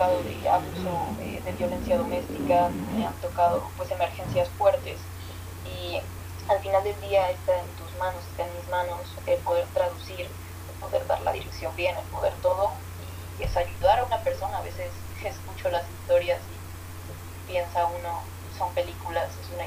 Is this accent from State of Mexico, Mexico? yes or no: no; Mexico City, Mexico; Sí, soy de la Ciudad de México.